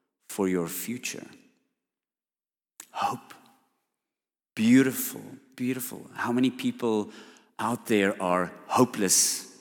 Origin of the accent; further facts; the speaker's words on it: Eindhoven, North Brabant, Netherlands; and I come all the way from Eindhoven to attend Shofar